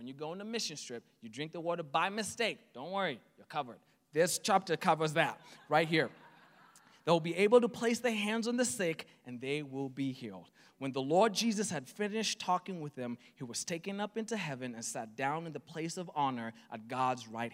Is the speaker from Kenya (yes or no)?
yes; Kenya; Now, I'm from Kenya. We live in the tropics.